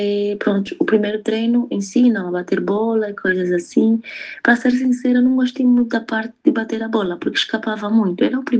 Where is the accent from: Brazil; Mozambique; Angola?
Angola; now in Portugal; tenho 26 anos de idade, sou angolana, jogo lateral esquerda e comecei o meu percurso desportivo no Porto Atlético de Luanda. Eu estou em Portugal há 3 anos.